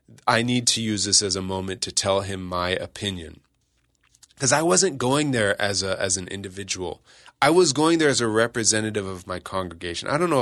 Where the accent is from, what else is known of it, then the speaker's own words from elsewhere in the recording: United States; Holy Father, I'm from the United States.